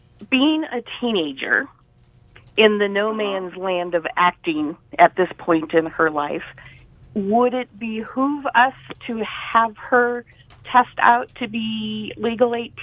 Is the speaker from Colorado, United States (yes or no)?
yes; Colorado, United States; Yes. Hi. I'm from Colorado, and I have a 13-year-old.